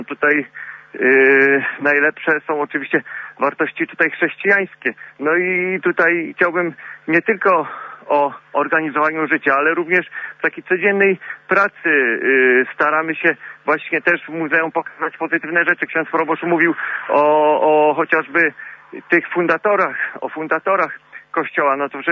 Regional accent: Lisków, Greater Poland Voivodeship, Poland; bo ja też z Liskowa pochodzę

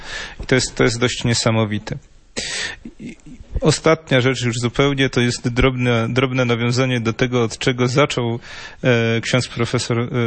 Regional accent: Warsaw, Masovian Voivodeship, Poland; Nie miejmy pretensji do tych krakowskich księży, ja mówię jako warszawiak.

